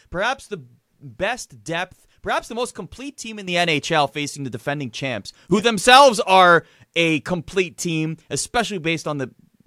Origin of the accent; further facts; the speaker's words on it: Toronto, Ontario, Canada; I grew up in Toronto.